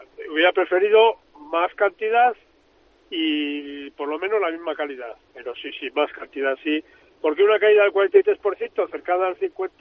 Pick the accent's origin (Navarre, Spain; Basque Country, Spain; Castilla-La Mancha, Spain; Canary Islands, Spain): Basque Country, Spain; Bilbao; born there; now in Vitoria, Spain; yo soy nacido en Bilbao, pero llevo ya 50 años en Vitoria